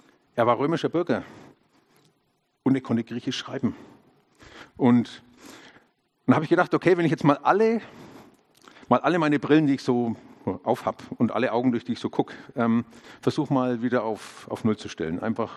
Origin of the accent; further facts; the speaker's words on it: Germany; first language German; Also ich bin in Deutschland geboren, bin in Deutschland aufgewachsen. Das heißt, ich sehe alles schon mal traditionell deutsch irgendwie.